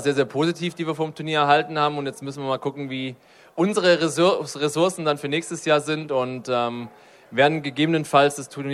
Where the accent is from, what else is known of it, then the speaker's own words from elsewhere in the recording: Bad Saulgau, Baden-Württemberg, Germany; Aus der Nähe von Ravensburg, Bad Saulgau heißt es. Ja, kein Mensch, aber ist im Schwäbischen.